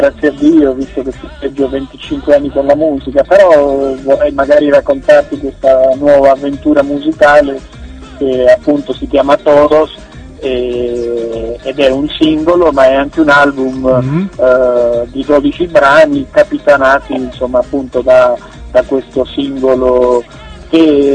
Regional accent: Argentina; Io comunque, essendo argentino e praticando anche abbastanza nel tango

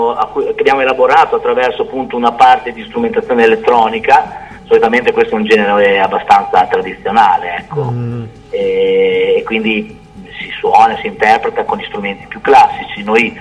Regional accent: Bologna, Emilia-Romagna, Italy; almeno dalle nostre parti, noi siamo di Bologna.

